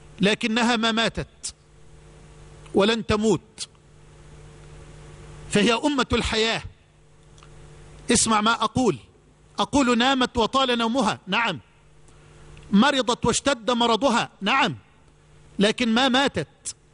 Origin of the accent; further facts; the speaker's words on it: Egypt; هذه عندنا في مصر